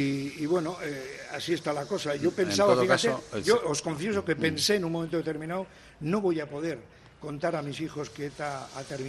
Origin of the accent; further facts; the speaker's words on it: Basque Country, Spain; de verdad que como vasco, como ciudadano, os agradezco muchísimo